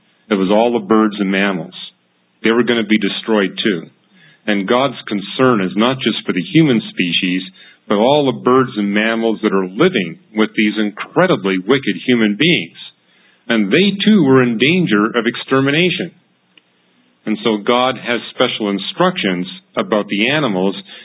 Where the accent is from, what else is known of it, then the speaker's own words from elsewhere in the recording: Vancouver, British Columbia, Canada; When I was growing up in Vancouver, we had a guy who was really psychotically out of control.